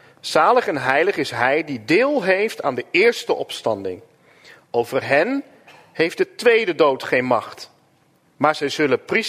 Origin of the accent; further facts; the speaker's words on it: Ermelo, Gelderland, Netherlands; En ik kom van oorsprong uit Ermelo. En daar ben ik opgegroeid in de hervormde kerk. En daar ben ik op een gegeven moment in 2010 weggegaan.